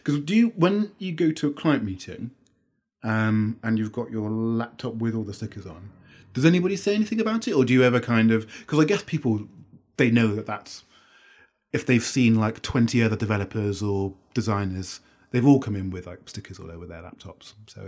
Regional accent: Bristol, South West England, United Kingdom; growing up in Bristol.

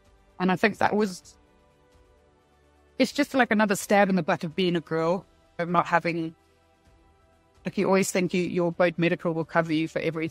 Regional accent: Zimbabwe; I'm from Zimbabwe.

